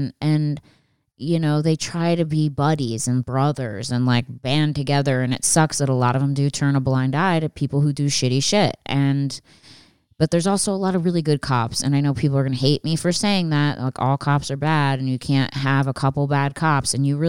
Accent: Pennsylvania, United States; I growing up outside of Philadelphia, I saw a lot of black on black gang violence

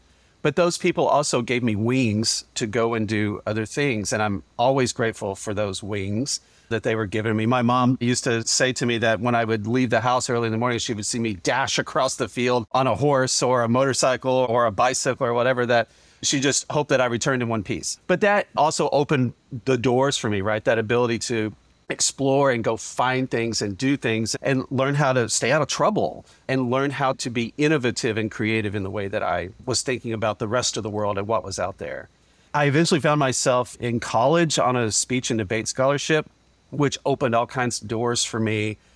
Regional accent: Kentucky, United States; I grew up very humbly in Western Kentucky on a working family farm.

